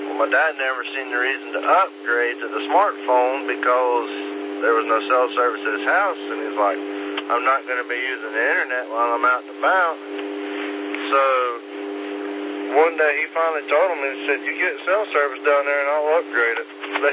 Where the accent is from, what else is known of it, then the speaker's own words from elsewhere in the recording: North Carolina, United States; where I lived growing up in North Carolina. We were like the one spot on the map that didn't have service in our area.